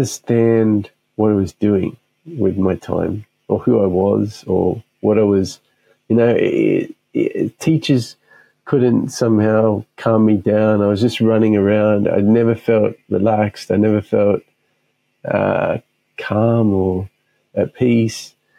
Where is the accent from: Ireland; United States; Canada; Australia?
Australia; Sydney, New South Wales; I'm from Australia originally, Sydney, Australia.